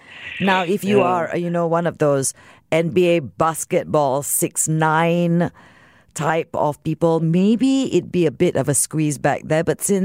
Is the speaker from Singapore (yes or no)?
yes; Singapore; No, I am a Singaporean parent.